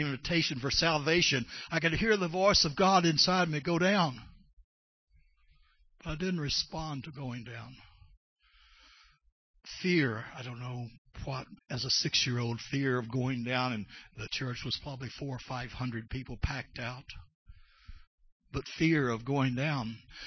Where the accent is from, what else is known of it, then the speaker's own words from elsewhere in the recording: Texas, United States; born there; we had a new pastor come to our congregation, which shifted back to the town I was born in West Texas